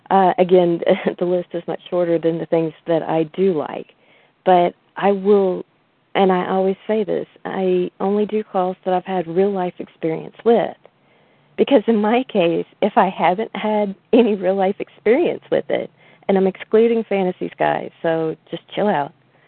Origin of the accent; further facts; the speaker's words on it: the South, United States; I was raised in the South, so I'm kind of used to it